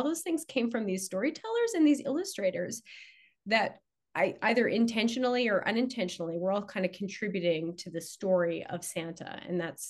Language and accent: English; Canada; I'm not American, I'm Canadian.